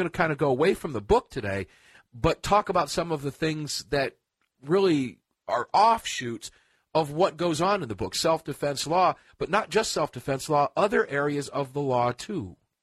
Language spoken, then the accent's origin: English; New Jersey, United States; look, I'm from New Jersey, okay?